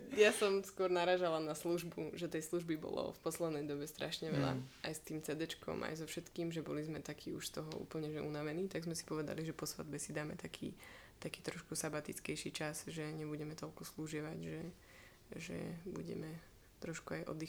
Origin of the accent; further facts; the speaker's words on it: Prievidza, Trenčín Region, Slovakia; tak pre mňa asi aj tým, že však sme z Prievidze